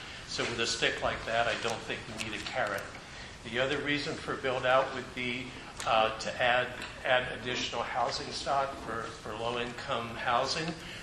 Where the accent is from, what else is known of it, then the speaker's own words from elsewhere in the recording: Woodacre, California, United States; I'm from Woodacre.